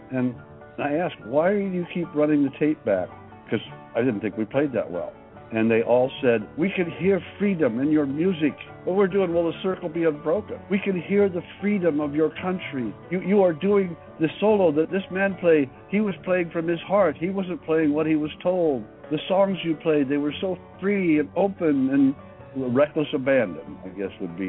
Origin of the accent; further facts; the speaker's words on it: California, United States; I mean, I grew up in Orange County, California, home of the John Birch Society.